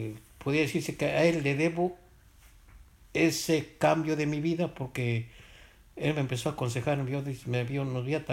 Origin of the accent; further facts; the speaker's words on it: Xochitlán, Puebla, Mexico; en mi rancho viví, o sea, mi pueblo, Xochitlán, viví una especie de esclavismo